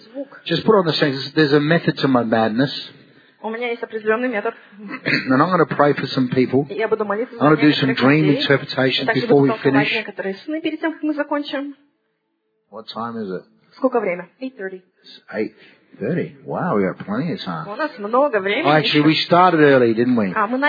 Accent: South Australia, Australia; But I'm from South Australia, which is a little bit English and a bit poshy. And I talk with a plum in my mouth. So some people think I'm English, some people do.

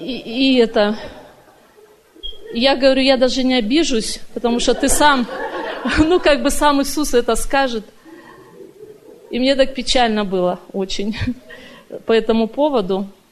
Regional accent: Portland, Oregon, United States; я из Портленда.

